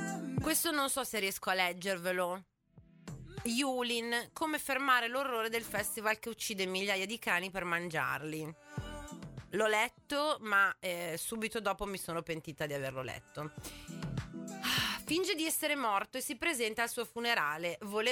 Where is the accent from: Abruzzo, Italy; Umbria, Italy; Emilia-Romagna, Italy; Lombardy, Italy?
Emilia-Romagna, Italy; Parma; now in London, United Kingdom; io sono cresciuta a Parma